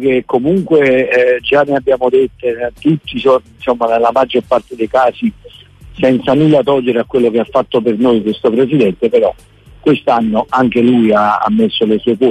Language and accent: Italian; Naples, Campania, Italy; Sono napoletano, sono tifoso di Napoli